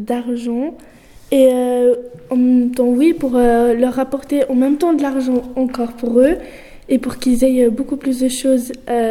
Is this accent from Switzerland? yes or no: yes; Lausanne, Vaud, Switzerland; born there; also born or lived in Kosovo; j'ai 13 ans, je viens du Kosovo, bah, je suis née à Lausanne, en Suisse.